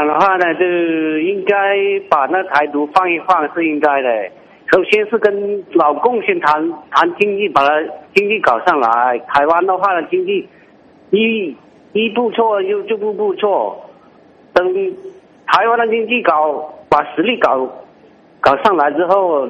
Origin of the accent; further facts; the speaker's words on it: Guangxi, China; 喂，我是广西的。